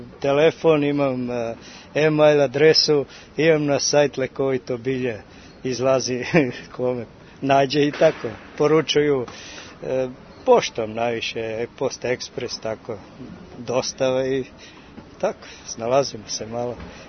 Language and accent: Serbian; Pirot, Southern and Eastern Serbia, Serbia; dolazim iz Pirota, bavim se sakupljanjem prirodnog samoniklog bilja na području Stare planine Pirot okolina.